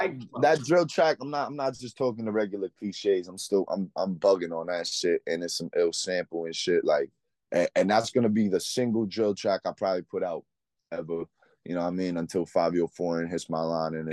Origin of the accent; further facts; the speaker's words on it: New York City, New York, United States; I love the fact that I walk around in my hood still. I'm from Washington Heights, you know what I mean? I walk around and that shit still feels like New York.